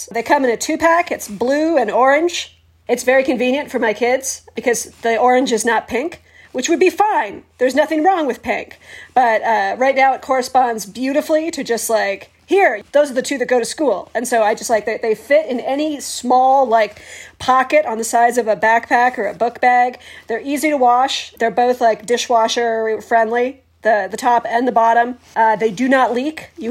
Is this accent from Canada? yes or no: yes; Canada; a toonie because we're Canadian.